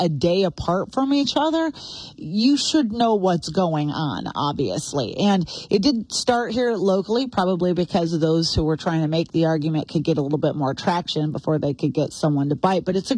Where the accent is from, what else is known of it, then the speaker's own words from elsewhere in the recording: Oregon, United States; you're here, you're Montanan, I grew up in Oregon.